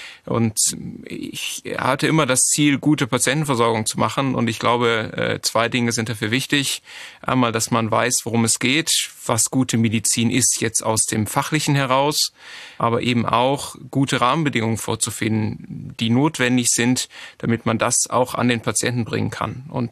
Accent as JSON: {"language": "German", "region": "Rhineland", "country": "Germany", "tie": "born there", "lives_now": "Schleswig-Holstein, Germany", "said": "Ich bin gebürtig Rheinländer und im Exil jetzt in Schleswig-Holstein"}